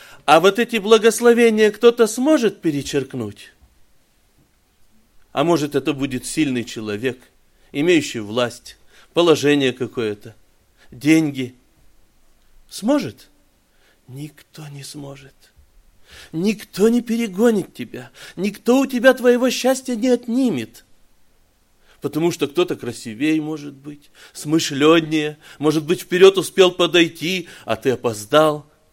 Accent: Kazakhstan; я из Казахстана.

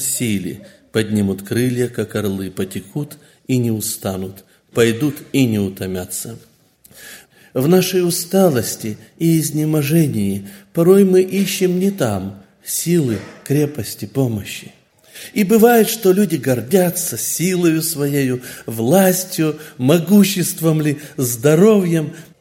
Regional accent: Kazakhstan; я из Казахстана.

